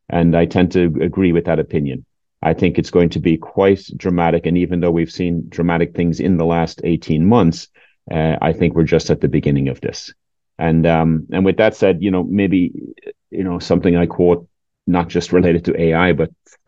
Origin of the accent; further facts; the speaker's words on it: Ireland; also born or lived in United States; now in Portugal; I was born and raised in Ireland, but I've moved around the world. I now live in Portugal as of about 4 months ago. This is the 7th country I've lived in.